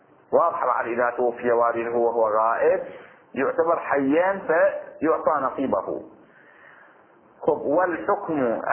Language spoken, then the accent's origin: Arabic; Bahrain; عندنا في البحرين